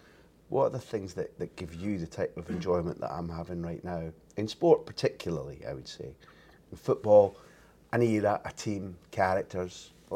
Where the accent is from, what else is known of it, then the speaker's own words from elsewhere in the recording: Scotland, United Kingdom; I think I saw it as a Scot